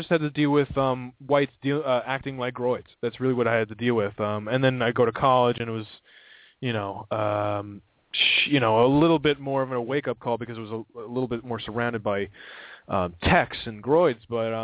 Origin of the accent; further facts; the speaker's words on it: New York, United States; I'm from Long Island, and I am very racist, okay?